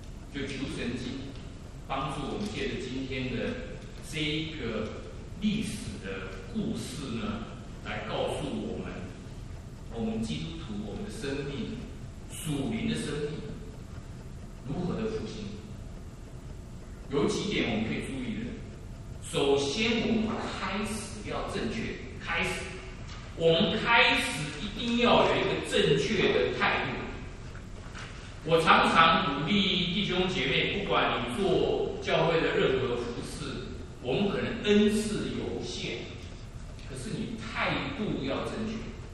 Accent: China; 我们中国人有一句话说，十年寒窗无人问，一举成名为天下事。

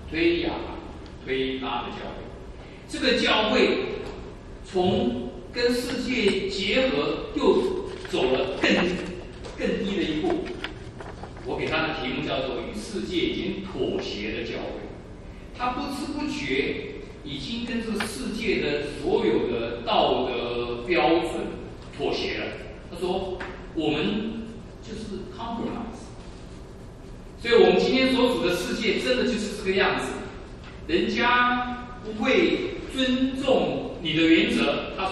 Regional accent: Taiwan; 我从台湾来的

